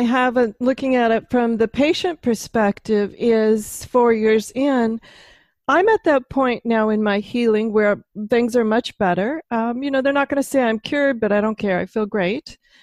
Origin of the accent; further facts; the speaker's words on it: Pacific Northwest, United States; I like apples, and I'm from the Pacific Northwest, so we can just go pick them off the trees.